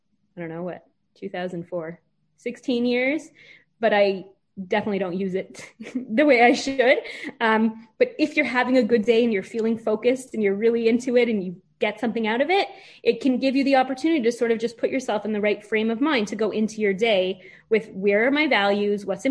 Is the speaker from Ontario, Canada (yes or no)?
yes; Toronto, Ontario, Canada; I'm from Toronto, we say Shabbos.